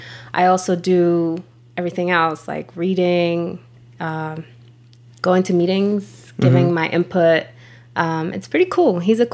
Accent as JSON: {"language": "English", "town": "Boston", "region": "Massachusetts", "country": "United States", "lives_now": "Los Angeles, United States", "said": "It's crazy because I didn't even think I was going to ever move to Los Angeles. I'm from Boston, East Coast."}